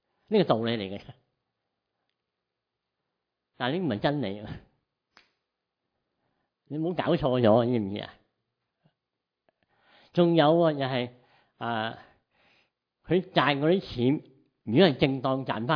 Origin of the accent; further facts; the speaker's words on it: Guangdong, China; 我哋广东人广东粥系咩嚟噶？好绵噶